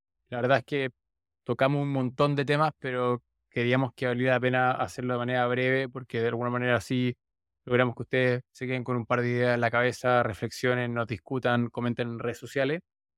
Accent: Chile; que somos chilenos, lo hemos visto de manera muy clara en el caso de Chile.

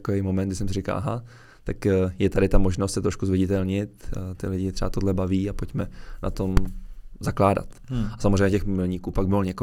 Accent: Prague, Czechia; já jsem z Prahy, tak je to složitý.

